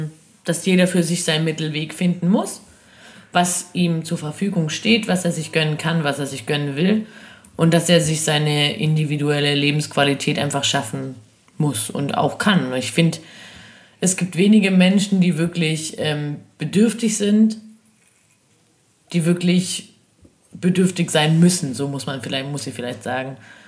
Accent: Baden-Württemberg, Germany; Ich bin ein richtiger Schwabe.

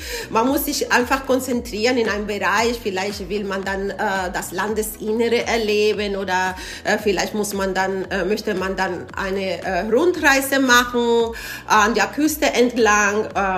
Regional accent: Santo Domingo, Distrito Nacional, Dominican Republic; now in Germany; Jawohl, ich bin in der Dominikanischen Republik geboren. Ich bin gebürtige Dominikanerin aus Santo Domingo, die Hauptstadt. Und wohne ja in Deutschland seit über 25 Jahren

